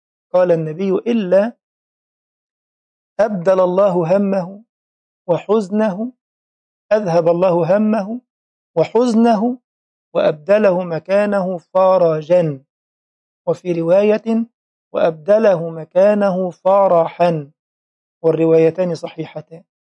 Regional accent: Egypt; يعني أحد الأضرحة في بلدنا مصر مشهور قوي

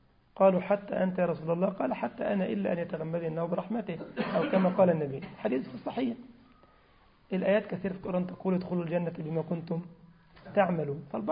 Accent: Egypt; ودي اللغة الدارجة عندنا في مصر

